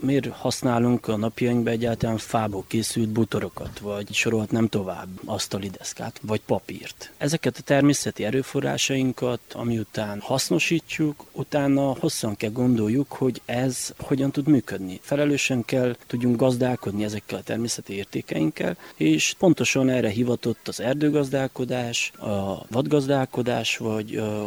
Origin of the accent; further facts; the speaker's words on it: Mădăraș, Harghita, Romania; erdő- és vadgazdamérnök, Csíkmadarasról